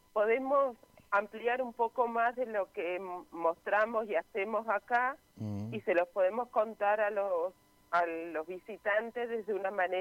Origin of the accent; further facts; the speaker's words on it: Puerto Deseado, Santa Cruz, Argentina; born there; Yo soy nacida en Puerto Deseado, Santa Cruz, ajá. Vivía en Comodoro Rivadavia y me vine pensando que me iba a venir a vivir acá 6 meses.